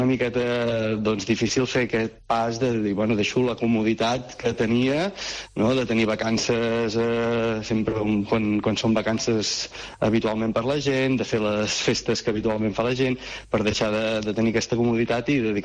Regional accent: Figueres, Catalonia, Spain; Jo sóc de Figueres i molt, molt sovint anàvem a França a comprar coses

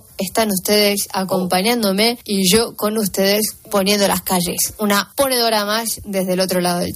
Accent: Argentina; now in Montreal, Canada; Argentina, los escucho desde Montreal, Canadá.

